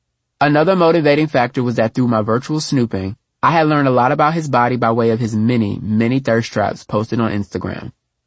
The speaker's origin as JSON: {"language": "English", "region": "Texas", "country": "United States", "said": "I am from Texas, and after living in Los Angeles for a few years, I now know that Tex-Mex is nothing like Mexican food found in any other region of the country. Like most Texans, I think our way is the best way."}